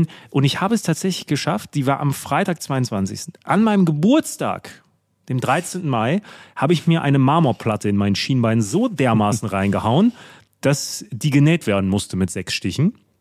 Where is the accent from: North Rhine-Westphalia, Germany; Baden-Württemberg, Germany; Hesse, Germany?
North Rhine-Westphalia, Germany; Münster; In meiner Heimatstadt Münster.